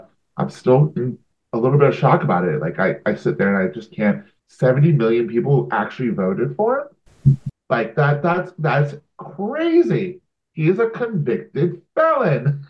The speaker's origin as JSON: {"language": "English", "country": "United States", "lives_now": "United Kingdom", "said": "And I am an American living in the UK."}